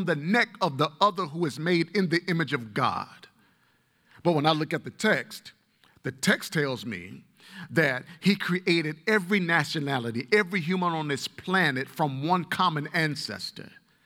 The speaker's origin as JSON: {"language": "English", "region": "Alabama", "country": "United States", "said": "Now, I'm a boy from Alabama. And one of the things that people in Alabama worship is it's football."}